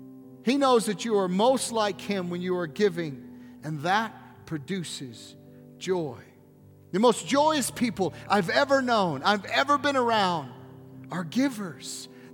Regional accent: the South, United States; I grew up in the South, and we'd have a garden, and everybody canned.

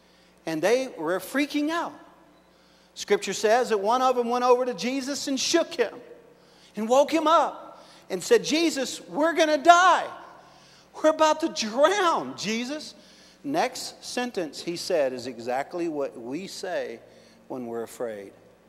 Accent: Arkansas, United States; And I came from Arkansas to let you know that God does want to use you.

